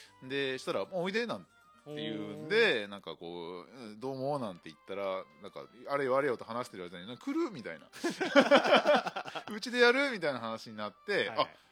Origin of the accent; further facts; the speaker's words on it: Akita, Japan; now in Mashiko, Japan; 私は今益子町で一応まあ陶芸作家として、まあ、仕事をしてますけれども、もともと生まれは益子ではなく秋田ですね。はい、秋田県で生まれ育ちまして、はいはい、もう、ずっと秋田、もう大学まで秋田ですね。